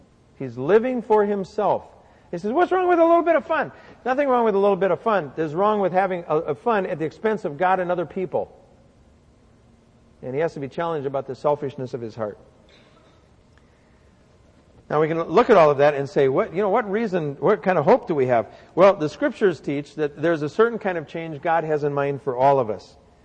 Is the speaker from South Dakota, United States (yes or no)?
yes; South Dakota, United States; I grew up in South Dakota on a cattle farm, and I would go with my grandfather to the meat packing plant